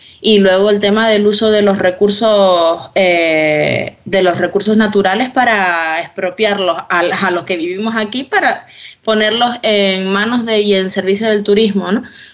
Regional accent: Lanzarote, Canary Islands, Spain; Yo soy de Lanzarote, que es una isla no capitalina

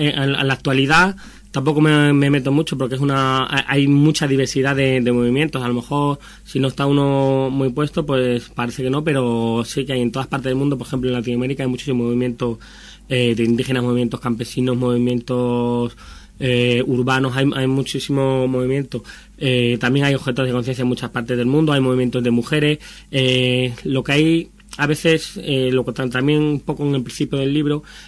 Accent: Extremadura, Spain; also born or lived in Madrid; al abandonar Madrid ya no estoy en un colectivo como el que estaba, estoy en mi pueblo, en Extremadura, en la comarca de la Vera.

